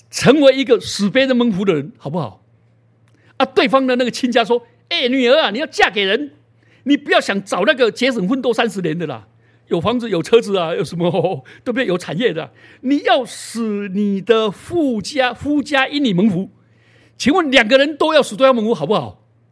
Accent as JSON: {"language": "Chinese", "country": "Taiwan", "said": "我们台湾人讲的更有趣哦"}